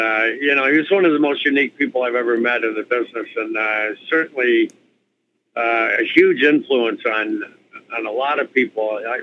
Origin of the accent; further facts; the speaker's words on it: Detroit, Michigan, United States; And then I was growing up in Detroit, which was a really great area for blues